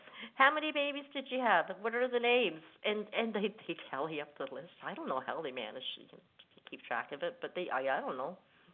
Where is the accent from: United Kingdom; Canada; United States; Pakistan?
Canada; As you know, I hail from Canada.